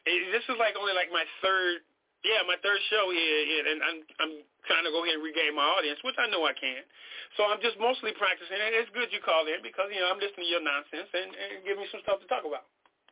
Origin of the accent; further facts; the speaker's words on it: Chicago, Illinois, United States; also born or lived in San Diego; I grew up in Chicago in some rough neighborhoods, and I've seen stuff that news media never even covered. So I also lived in a border town before. I used to live in San Diego.